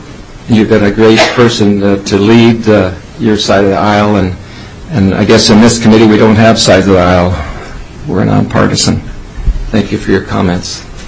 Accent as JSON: {"language": "English", "town": "Forest Lake", "region": "Minnesota", "country": "United States", "tie": "born or raised there", "said": "There's an event up in Forest Lake, my hometown, and at the American Legion Post 225."}